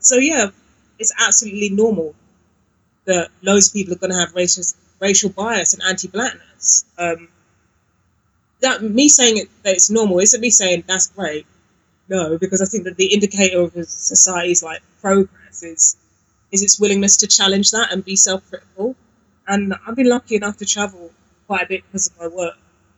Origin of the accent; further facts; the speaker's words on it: London, United Kingdom; I live in East London. I was raised in South London.